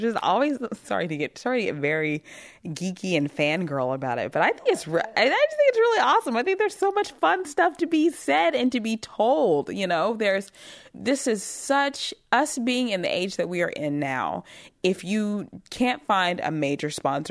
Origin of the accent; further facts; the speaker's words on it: Alabama, United States; I was born and raised in Alabama. I went to the University of Alabama, Roll Tide